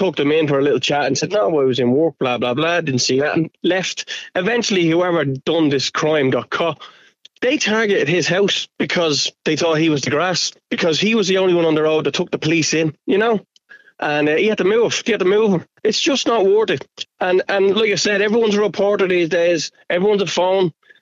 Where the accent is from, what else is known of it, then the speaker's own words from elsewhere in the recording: Clondalkin, Leinster, Ireland; So when I was a kid growing up in Clondalkin, there was vigilantes around in the 80s and 90s, right?